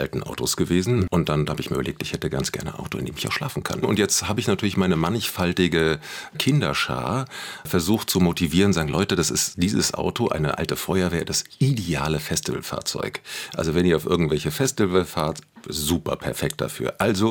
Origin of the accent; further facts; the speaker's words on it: Germany; wir kommen eigentlich aus Deutschland, und wir sind gar keine Amerikaner